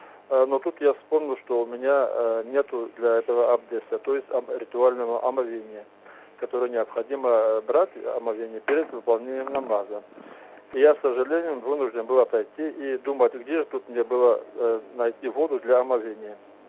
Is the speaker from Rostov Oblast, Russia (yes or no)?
no; Kabardino-Balkaria, Russia; из Верхней Балкарии.